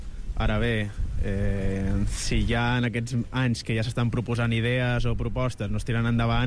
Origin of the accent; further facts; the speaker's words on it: Badalona, Catalonia, Spain; jo tinc sort de viure al costat de Barcelona, soc de Badalona